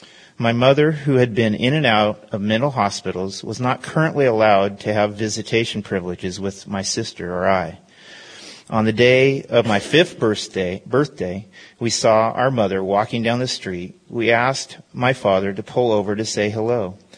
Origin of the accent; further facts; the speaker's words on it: Eugene, Oregon, United States; born there; I was born in Eugene, Oregon in 1963. My sister and I grew up in a Christian home.